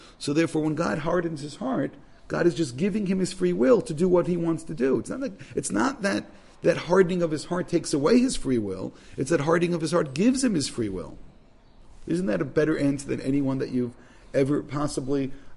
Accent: Brooklyn, New York, United States; Listen, we come from Brooklyn, right? From a place in Brooklyn called Bensonhurst, right?

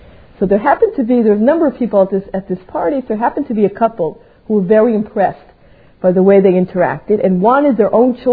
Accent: Riverdale, New York, United States; Growing up in Riverdale, I know this particular person, so it brought the story a little bit closer home.

